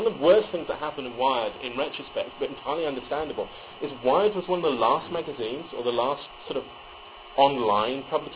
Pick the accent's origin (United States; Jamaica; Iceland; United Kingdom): United Kingdom; I am British, not European.